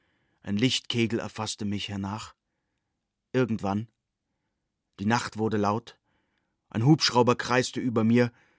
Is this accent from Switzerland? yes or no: no; Austria; Als Österreicher ist die Bergung eine alpinistische Tätigkeit.